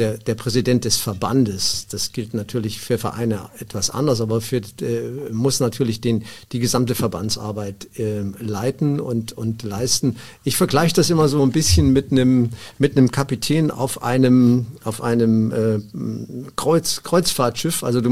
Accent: Leipzig, Saxony, Germany; Ich stamme ja aus Leipzig, ich bin Leipziger

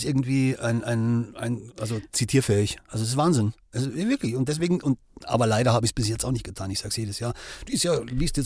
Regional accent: Bavaria, Germany; Bei uns in Bayern, so bärig ist auch toll.

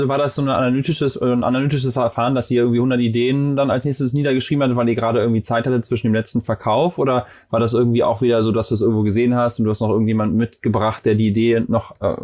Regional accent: Germany; now in United States; Also als Deutscher, der hier hingezogen ist, jetzt ja mittlerweile auch schon vor 8 Jahren, hatte ich damals schon das Gefühl, dass sie hier in den Krankenhäusern eigentlich sogar weiter sind.

